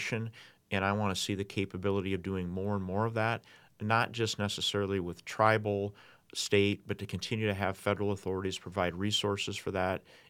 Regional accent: Sturgis, South Dakota, United States; Well, I do. My dad was the state's attorney. It's not the easiest thing when you grow up in a community where your dad is the state's attorney.

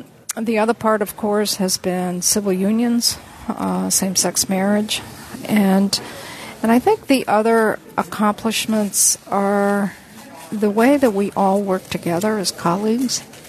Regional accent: Springfield, Vermont, United States; a Vermonter. I grew up in Springfield, native of Springfield

